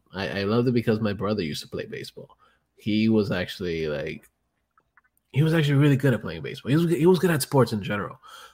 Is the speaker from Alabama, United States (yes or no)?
no; Bronx, New York, United States; I'm from the Bronx.